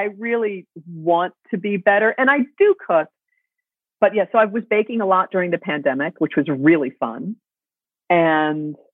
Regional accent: New York City, New York, United States; I'm the daughter of a playwright, and I grew up in the theater, and I grew up in New York City, and I adore everything about it.

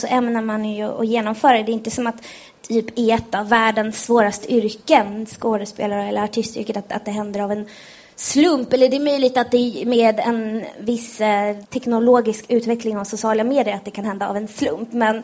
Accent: Iran; Så de ville att jag skulle bli advokat eller läkare eller tandläkare som alla iranier är.

